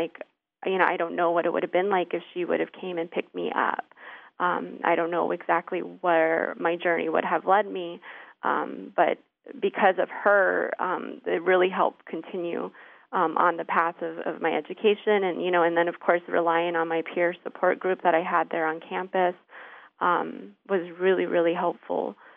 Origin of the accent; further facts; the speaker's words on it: Albuquerque, New Mexico, United States; also born or lived in Navajo Nation; I was born on the Navajo Nation and grew up in Albuquerque, New Mexico.